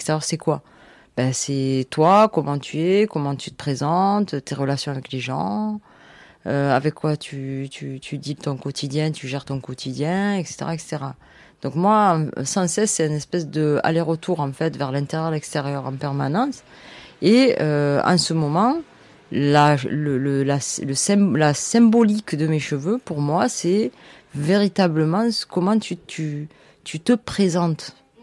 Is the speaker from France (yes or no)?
yes; Marseille, Provence-Alpes-Côte d'Azur, France; je suis née à Marseille. Je suis née à Marseille, j'ai 47 ans. J'ai vécu plein d'époques de Marseille. Et voilà, je suis fille d'immigrés.